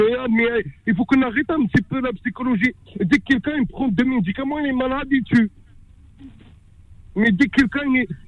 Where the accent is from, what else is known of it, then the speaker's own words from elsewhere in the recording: Colombes, Île-de-France, France; now in Rosny-sur-Seine, France; moi j'habite à Rosny-sur-Seine, dans le 78. Moi j'ai grandi à Colombes dans le 92 et tout ça. Bref, depuis 20 ans, je suis actuellement dans le 78.